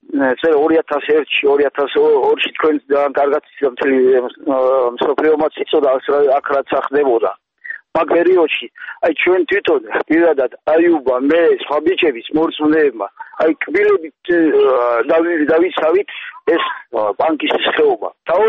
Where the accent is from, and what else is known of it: Kakheti, Georgia; born or raised there